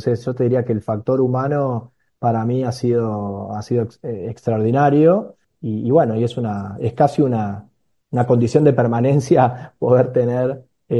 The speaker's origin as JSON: {"language": "Spanish", "region": "Buenos Aires", "country": "Argentina", "lives_now": "Córdoba, Argentina", "said": "yo como vos sabés soy muy porteño"}